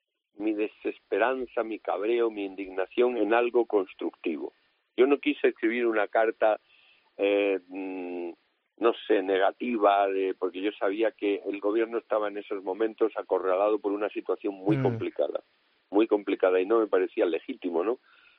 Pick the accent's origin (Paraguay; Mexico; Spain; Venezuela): Spain; Andalusia; now in Madrid, Spain; Yo amo Madrid, soy andaluz, pero siempre he vivido en Madrid, sí. La siento como mi propia ciudad